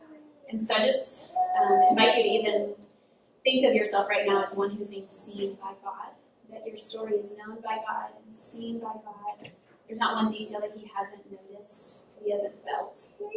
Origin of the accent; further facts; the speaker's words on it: Southern United States, United States; I was born and raised in the South.